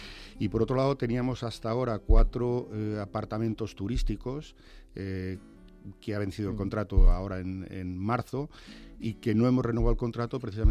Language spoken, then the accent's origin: Spanish; San Esteban del Valle, Castile and León, Spain; mi pueblo de procedencia, que es San Esteban del Valle, en la provincia de Ávila, todas las familias tienen apodo, que se llama apodo más que mote